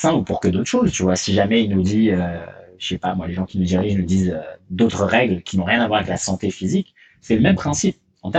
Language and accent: French; France; moved away as an adult; C'est aussi une des raisons pour lesquelles j'ai quitté la France il y a des années.